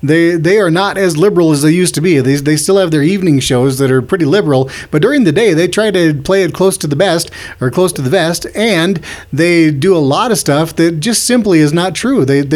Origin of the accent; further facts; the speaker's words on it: United States; Because I'm an American. And Americans don't care if they sound stupid.